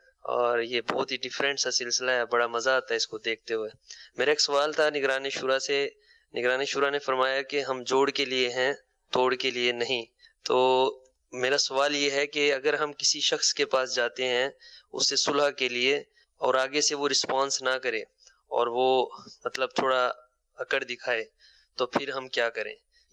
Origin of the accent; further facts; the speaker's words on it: Dera Ghazi Khan, Punjab, Pakistan; میرا تعلق ڈیرہ غازی خان سے ہے.